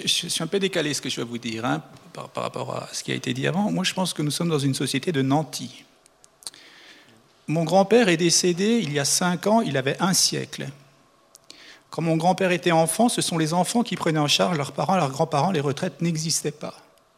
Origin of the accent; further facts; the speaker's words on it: France; moi, je suis français de nationalité.